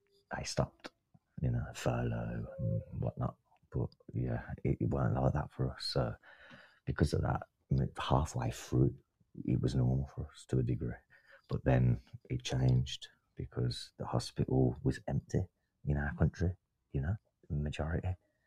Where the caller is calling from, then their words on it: Birmingham, West Midlands, United Kingdom; I'm from England, Birmingham.